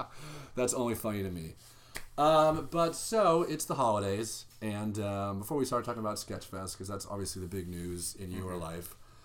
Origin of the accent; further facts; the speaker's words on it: California, United States; I'm from Orange County, so I'll be going nowhere.